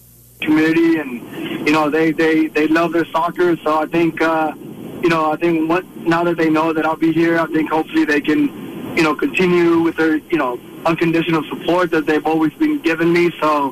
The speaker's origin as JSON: {"language": "English", "town": "Houston", "region": "Texas", "country": "United States", "tie": "born or raised there", "said": "Yeah, I was born and raised here in Houston."}